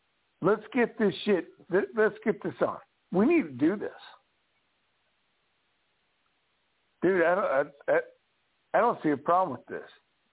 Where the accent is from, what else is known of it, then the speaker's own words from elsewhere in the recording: Colorado, United States; also born or lived in Tennessee; Originally from Colorado.